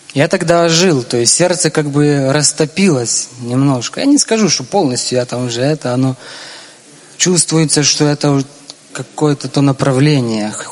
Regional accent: Lviv, Lviv Oblast, Ukraine; я из Львова. Как Рав недавно вспомнил, это Дикий Запад Украины.

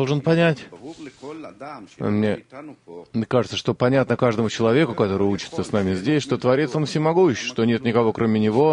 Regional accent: Los Angeles, California, United States; now in Israel; Я из Лос-Анджелеса.

